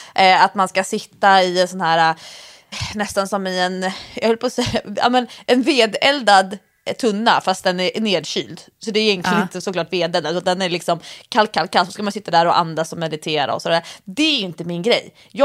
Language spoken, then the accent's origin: Swedish; Stockholm, Stockholm County, Sweden; Det ligger ju, vad jag skulle säga som stockholmare, i ett industriområde.